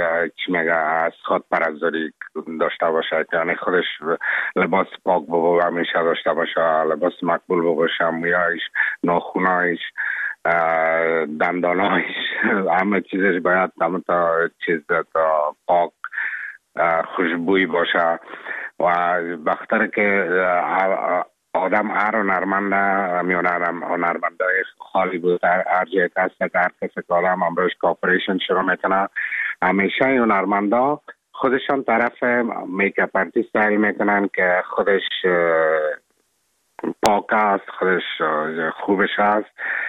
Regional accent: Afghanistan; now in Czech Republic; من افغان هستم، از افغانستان هستم

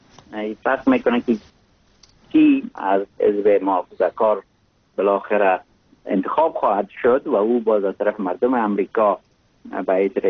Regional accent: Mazar-i-Sharif, Balkh, Afghanistan; born there; آدم از یک جای مثل مزار شریف که در اونجا متولد شدم بیاید

